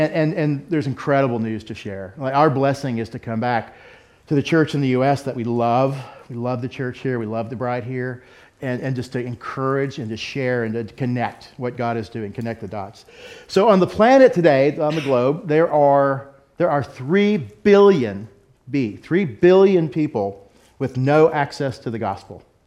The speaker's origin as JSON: {"language": "English", "region": "Texas", "country": "United States", "said": "Like, I'm from Texas. Texas is the fastest growing Islamic state in the United States right now."}